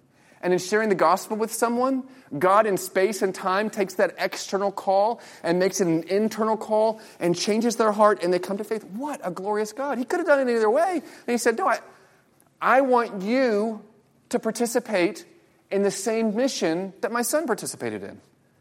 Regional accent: Virginia Beach, Virginia, United States; And I know kind of military, I grew up in Virginia Beach.

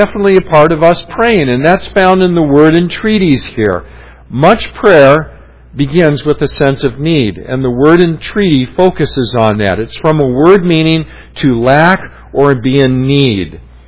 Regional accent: Los Angeles, California, United States; Now, God is not the big dodger in the sky, like I remember growing up in Los Angeles, hearing Tommy Lasorda talk about.

